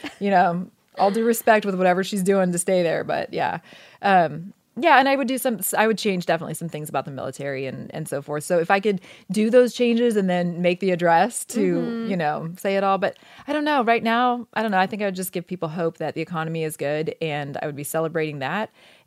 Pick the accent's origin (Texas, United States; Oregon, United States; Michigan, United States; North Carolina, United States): Oregon, United States; And I grew up in Oregon, which I loved.